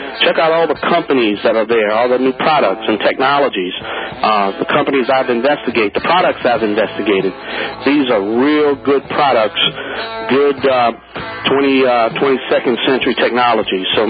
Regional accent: Louisiana, United States; I'm the Cajun contractor here

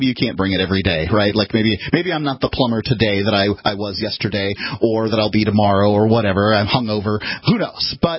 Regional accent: Sarasota, Florida, United States; We're from Sarasota, Florida, and there's a surprising amount of retired rock stars that live in Sarasota, Florida.

